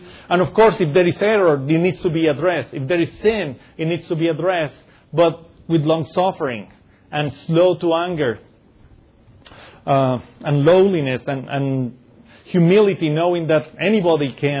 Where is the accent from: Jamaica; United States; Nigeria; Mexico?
Mexico; I'm from Mexico, that one comes first to mind